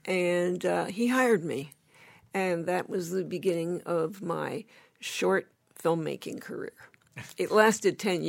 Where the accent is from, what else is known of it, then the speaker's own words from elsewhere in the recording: Los Angeles, California, United States; Even though I grew up in Los Angeles and my family was acquainted with some people who worked in the industry.